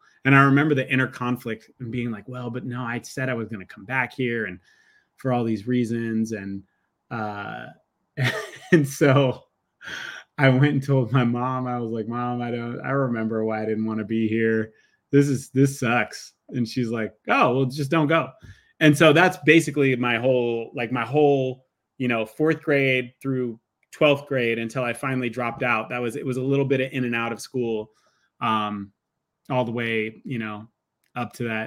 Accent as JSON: {"language": "English", "town": "Seattle", "region": "Washington", "country": "United States", "tie": "born or raised there", "said": "I grew up in the Northwest primarily, in and around Seattle. Grew up pretty broke."}